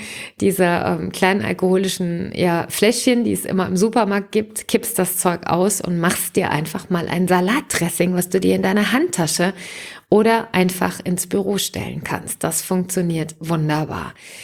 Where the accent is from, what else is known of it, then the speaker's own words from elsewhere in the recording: Hesse, Germany; Bei uns in Hessen sagt man ja Göksche